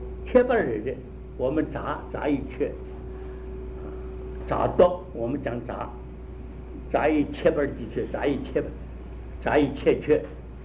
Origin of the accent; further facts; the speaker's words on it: China; 我们中国人中国哲学讲研究对象讲物理心啊